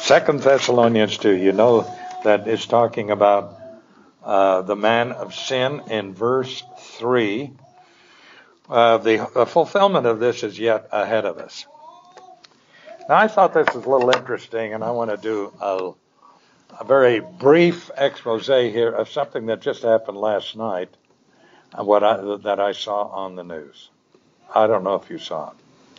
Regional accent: United States; excuse me, sir, I'm from America.

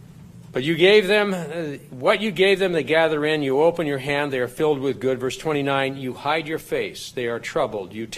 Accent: South Dakota, United States; I grew up around fossils in South Dakota.

